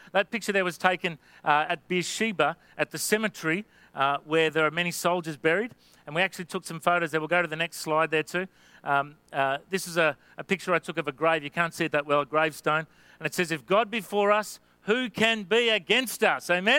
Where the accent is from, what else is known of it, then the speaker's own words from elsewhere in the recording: Australia; I'm from Australia, can I do an interview?